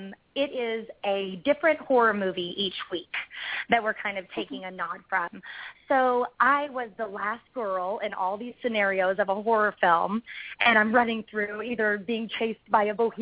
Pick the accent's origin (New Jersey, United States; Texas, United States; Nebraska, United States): Texas, United States; Oh, I grew up around Dallas, Texas, about 45 minutes outside of Dallas.